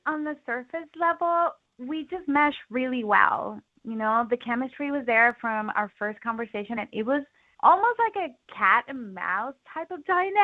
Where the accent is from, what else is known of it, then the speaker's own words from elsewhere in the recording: Puerto Rico; My family's from Puerto Rico.